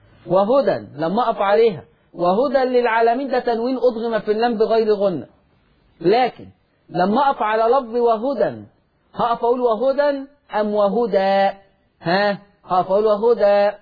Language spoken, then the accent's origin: Arabic; Egypt; ودي لهجتنا كمصريين على فكره، لما بنتكلم يقول لك فلان افترى